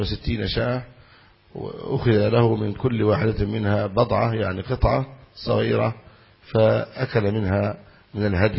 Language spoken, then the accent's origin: Arabic; Egypt; يقولون هذا حرام عندنا في مصر